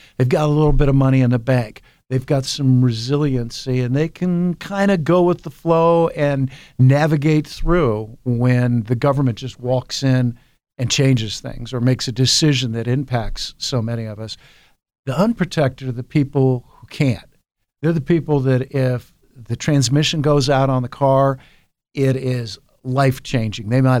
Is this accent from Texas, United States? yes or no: no; Sunbury, Ohio, United States; Well, I went to high school in Sunbury, Ohio, Big Walnut High School. And this was before Delaware County developed. I remember we moved into the district when I was 12